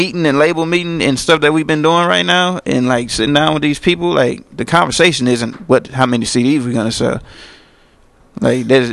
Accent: New Orleans, Louisiana, United States; Yeah, I was in the hood, but I did me. Because I grew up in New Orleans where they kind of allow you to be who you are.

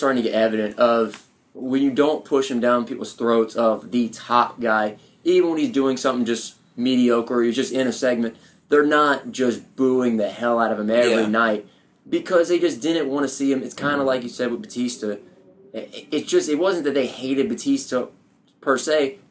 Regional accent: New Orleans, Louisiana, United States; I'm coming from New Orleans. I've seen New Orleans riots.

